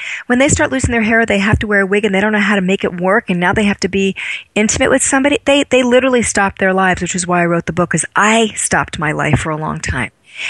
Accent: New York, United States; And I'm from New York.

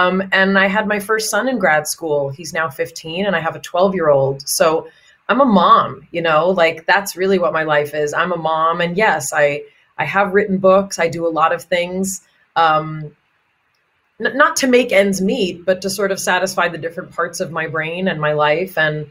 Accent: United States; first language Yiddish; English is a second language; For me, I was raised in a very colorful, you know, first generation American household. And my native language is Yiddish. That's the language of Eastern European Jews.

